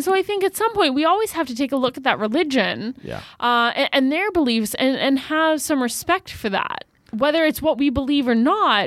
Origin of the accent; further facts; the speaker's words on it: Toronto, Ontario, Canada; So I'm from Toronto and I'm here in Ottawa this weekend